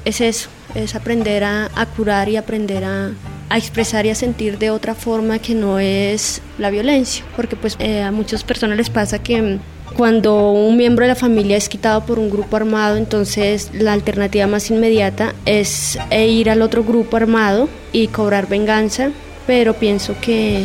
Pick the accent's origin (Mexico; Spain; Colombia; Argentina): Colombia; Tolima; now in Bogotá, Colombia; Yo viví la situación de desplazamiento hace 6 años. Salimos del Tolima porque mi papá fue asesinado por un grupo armado y bueno, por esta dinámica tuvimos que venir a Bogotá.